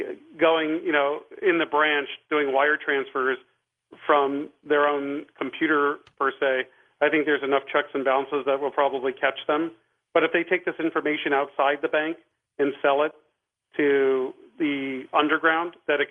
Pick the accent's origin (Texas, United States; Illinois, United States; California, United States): California, United States; Los Angeles; now in Las Vegas, United States; I'm like hardly here, and I grew up in Los Angeles, and I have some family here in Vegas, so that's why I'm in town.